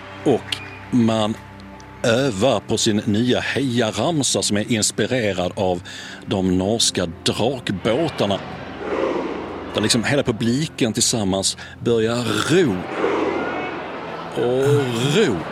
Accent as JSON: {"language": "Swedish", "country": "Sweden", "said": "som svensk var det ju ingen jätterolig upplevelse"}